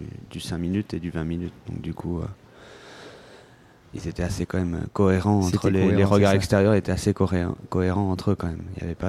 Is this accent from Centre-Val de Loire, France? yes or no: yes; Saint-Agil, Centre-Val de Loire, France; Moi, je suis né dans ce village.